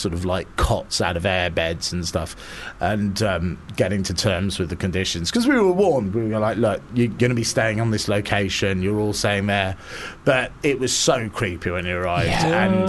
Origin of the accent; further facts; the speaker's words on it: Aberdeen, Scotland, United Kingdom; born there; I was born in Scotland, in Aberdeen.